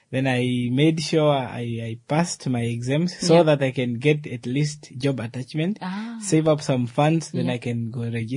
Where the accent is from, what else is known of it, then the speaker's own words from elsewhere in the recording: Onamugolo, Namibia; I grew up in a village called Onamugolo, in a district called Onimwendi district.